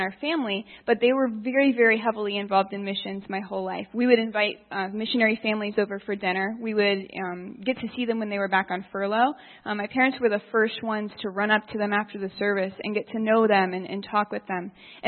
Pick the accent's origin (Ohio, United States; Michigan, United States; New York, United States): Ohio, United States; I am a Buckeye through and through. I have been born and raised in Ohio.